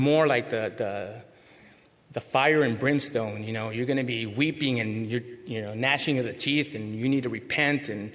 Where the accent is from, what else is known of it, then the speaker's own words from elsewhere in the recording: San Diego, California, United States; I'm from San Diego, by the way. That's where I was born and raised.